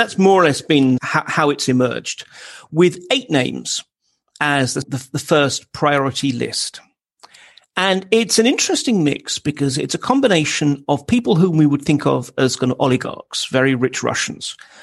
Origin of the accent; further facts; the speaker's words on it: United Kingdom; I'm sorry, as a Brit speaking to an American, but makes a lot more sense to me.